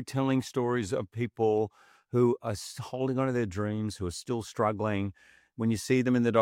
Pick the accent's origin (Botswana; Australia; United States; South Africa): Australia; because I'm an Aussie